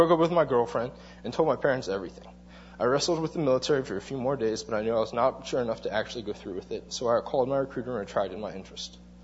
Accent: Maryland, United States; born there; I was born in Maryland … at age 3, my parents became Christians and started attending Covenant Life.

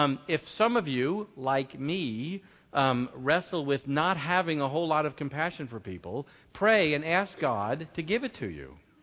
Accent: New York, United States; I'm from New York. I mean, you know, come on, give me, you know, right, so I have to remind you.

